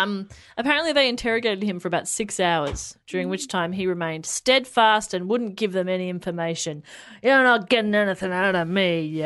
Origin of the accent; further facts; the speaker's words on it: Ireland; thank you, but no, I'm very pasty. I'm Irish.